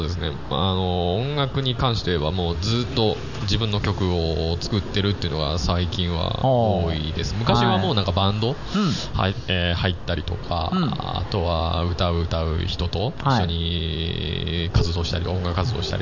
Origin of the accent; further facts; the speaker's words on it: Yokohama, Kanagawa, Japan; でまあ、自分横浜ですから、